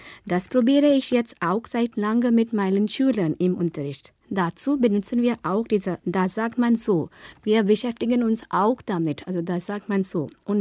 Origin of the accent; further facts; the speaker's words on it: Delhi, India; German is a second language; Ich komme aus Delhi, aus Indien. Ich bin im Jahr 1986 geboren. Ich arbeite jetzt erst seit 10 Jahren in Delhi